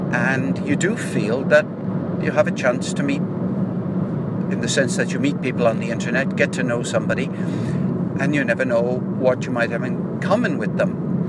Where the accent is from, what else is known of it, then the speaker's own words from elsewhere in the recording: Dublin, Leinster, Ireland; moved away as an adult; also born or lived in United Kingdom; now in Cork, Ireland; I'm Irish and I live in Cork since 2005, and I lived in the UK for 30 years after I left Dublin in the 1970s.